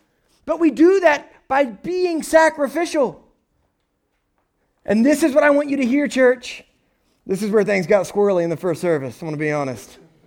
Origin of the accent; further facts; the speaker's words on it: the South, United States; Like, I'm from the South. I like a gun.